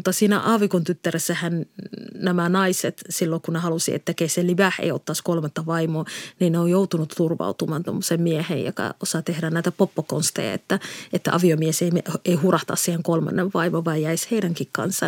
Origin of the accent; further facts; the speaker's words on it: Somalia; Finnish is a second language; also born or lived in Saudi Arabia; now in Finland; Mä synnyin Saudi-Arabiassa. Mä kävin mä kävin arabiankielisen koulun ja sitten kun me muutettiin Somaliaa takaisin, niin se oli somaliankielinen